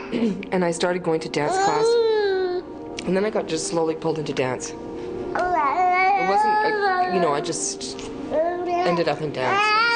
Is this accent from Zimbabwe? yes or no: no; Vancouver, British Columbia, Canada; I'm from Vancouver and I did a degree in visual art at Simon Fraser.